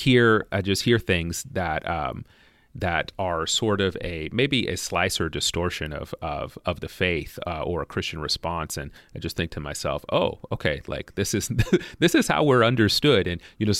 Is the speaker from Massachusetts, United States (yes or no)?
yes; Lowell, Massachusetts, United States; also born or lived in Washington; I grew up splitting time between North Boston, Lowell, Massachusetts, and a North Seattle suburb